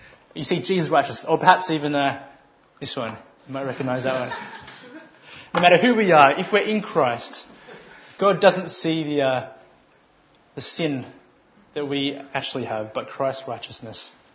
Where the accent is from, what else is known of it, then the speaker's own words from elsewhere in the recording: Australia; I'm from Australia, in case you hadn't noticed